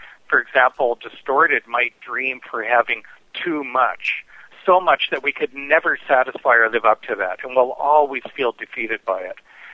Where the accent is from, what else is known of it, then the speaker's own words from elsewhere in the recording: the Prairies, Canada; I was brought up in the Canadian prairies, and so I like to say I'm a practical-minded kind of guy.